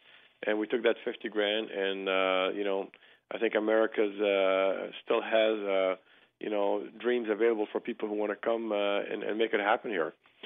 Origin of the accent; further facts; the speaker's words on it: France; moved away as an adult; now in United States; And that's really when the passion for wine started for me, growing up in France. My brother and I immigrated to the United States. I was 18 at the time.